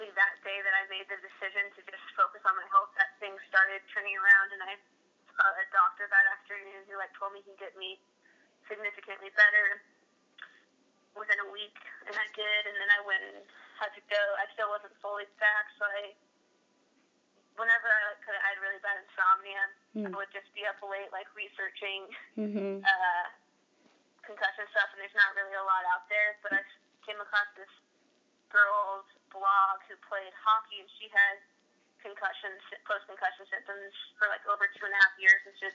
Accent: Portland, Oregon, United States; I grew up in Portland, Oregon, played club soccer there, and then I went to the University of Portland.

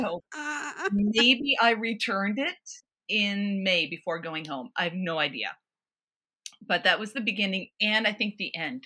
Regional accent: Newfoundland and Labrador, Canada; I was born in Labrador City, Labrador, but raised in Newfoundland on the West Coast by my mother and my grandmother.

